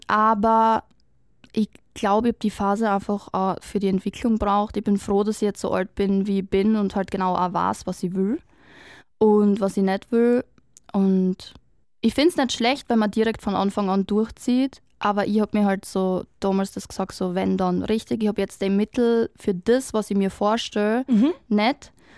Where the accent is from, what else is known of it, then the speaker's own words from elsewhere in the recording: Austria; als Österreicher